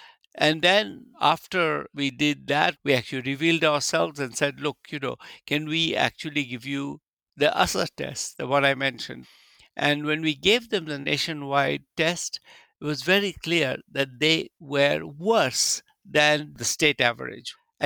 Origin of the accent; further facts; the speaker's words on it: India; I grew up in India.